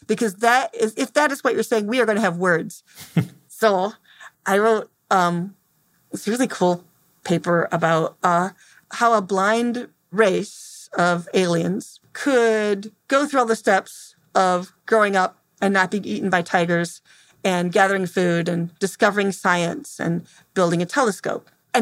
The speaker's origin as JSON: {"language": "English", "town": "Temperance", "region": "Michigan", "country": "United States", "said": "I'm from Temperance, Michigan."}